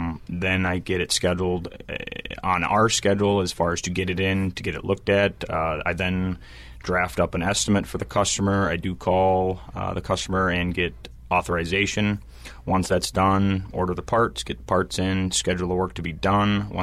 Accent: Woodbury, United States; I was born and raised in Woodbury, and I was in the military for 4 years.

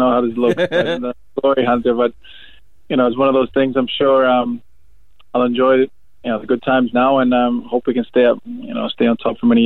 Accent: Canada; my teenage years, I grew up in Canada

